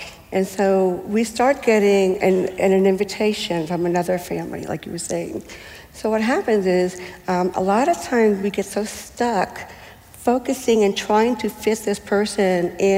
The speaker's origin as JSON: {"language": "English", "town": "Long Island", "region": "New York", "country": "United States", "tie": "born or raised there", "said": "So I didn't know whether it was because I grew up on Long Island, I worked in Manhattan, a lot of bad choices"}